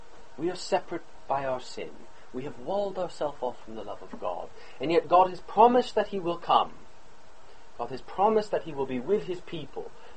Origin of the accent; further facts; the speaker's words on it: United States; I'm American, so I can agree with myself, too. I don't feel unpatriotic.